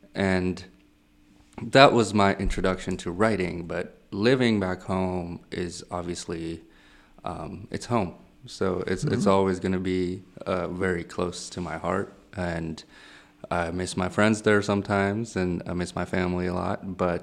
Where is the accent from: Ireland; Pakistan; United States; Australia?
Pakistan; from a mid-sized family. I know that wasn't part of the options, but and life in Pakistan, like me growing up in Pakistan, was very, I was a very inquisitive person.